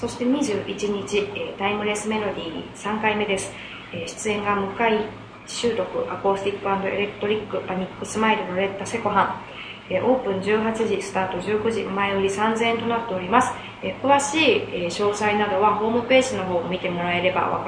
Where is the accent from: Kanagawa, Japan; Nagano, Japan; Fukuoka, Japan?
Fukuoka, Japan; もともと私は福岡の人間でして、